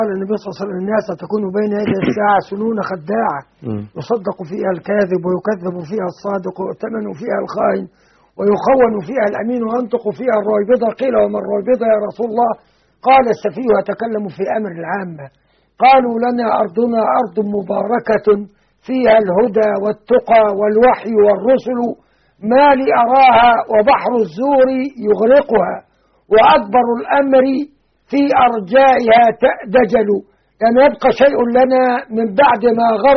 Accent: Beni Suef, Beni Suef Governorate, Egypt; واحد متقدم للانتخابات على صفوف بعض الجهات الإسلامية عندنا في بني سويف

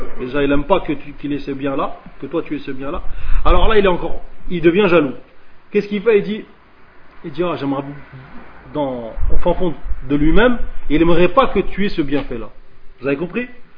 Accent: Algeria

